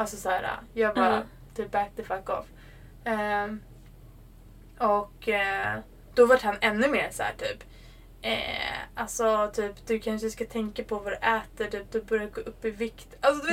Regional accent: Sweden; Jag är svensk typ.

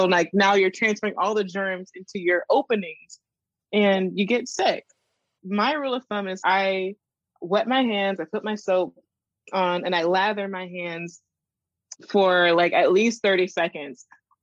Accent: the South, United States; As a Southerner

